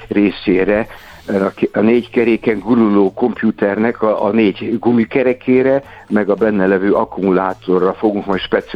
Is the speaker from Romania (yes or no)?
no; Miskolc, Borsod-Abaúj-Zemplén, Hungary; Én miskolci vagyok, és az is fejlődik